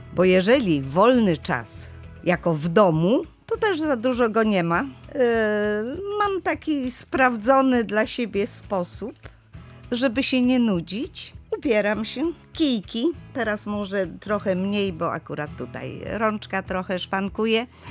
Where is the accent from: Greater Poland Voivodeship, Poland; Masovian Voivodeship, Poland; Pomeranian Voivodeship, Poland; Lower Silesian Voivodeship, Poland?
Pomeranian Voivodeship, Poland; born there; drugie moje miejsce to chyba serce Kaszub, gdzie się w ogóle urodziłam, bo urodziłam się na Kaszubach, wręcz na wsi.